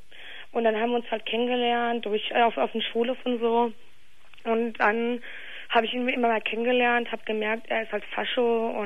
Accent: Germany; Nee, ich bin Deutsche.

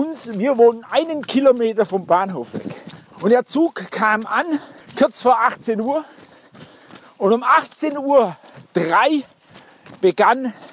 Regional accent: Blaubeuren, Baden-Württemberg, Germany; ich komme ja aus Blaubeire, das Schwäbische Alb, Blautopf, die Höhlen und so weiter, Weltkulturerbe, einer hat es schon gehört. Und die nächste große Stadt ist Ulm.

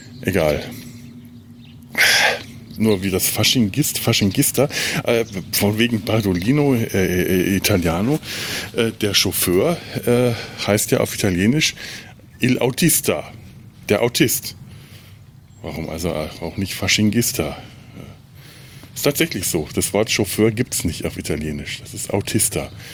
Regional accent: Cologne, North Rhine-Westphalia, Germany; Man kann als Kölner Mensch dem Karneval halt doch nie ganz entfliehen.

